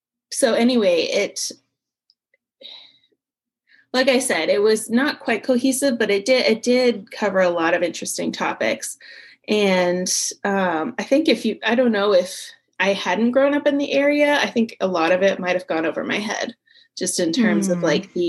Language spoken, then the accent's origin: English; Maine, United States; which is a nonfiction about the towns surrounding where we grew up in Maine.